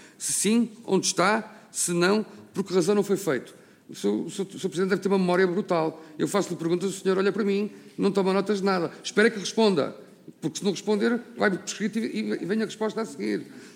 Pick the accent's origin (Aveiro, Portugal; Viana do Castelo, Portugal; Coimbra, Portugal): Viana do Castelo, Portugal; Eu sou de Viana do Castelo